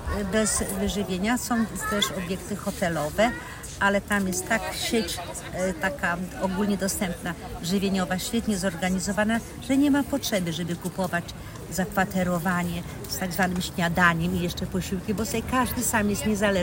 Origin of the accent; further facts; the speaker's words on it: Masovian Voivodeship, Poland; jestem z Mazowsza, spod Warszawy.